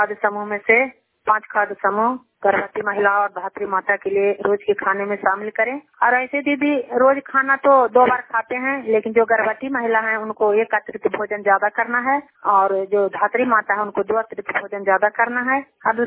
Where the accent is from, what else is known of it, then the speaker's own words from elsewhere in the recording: Amera, Bihar, India; मैं नालंदा जिला के थरथारी प्रखंड के अमेरा गांव के रहने वाली हूँ और मैं जीविका मित्र का काम करती हूँ।